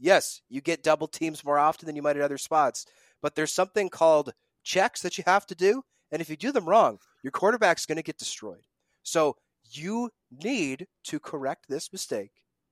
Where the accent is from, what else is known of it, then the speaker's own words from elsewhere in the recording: Winnipeg, Manitoba, Canada; and I grew up in Winnipeg